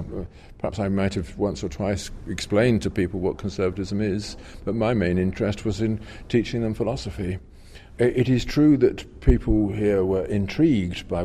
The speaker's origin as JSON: {"language": "English", "country": "Poland", "said": "I came from Poland, and in 1979, Poland was kind of fermenting"}